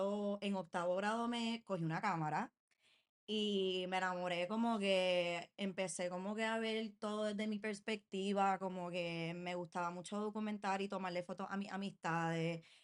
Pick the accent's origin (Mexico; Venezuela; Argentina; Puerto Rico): Puerto Rico; Carolina; moved away as an adult; now in New York, United States; Mira, yo soy nacida y criada en Carolina.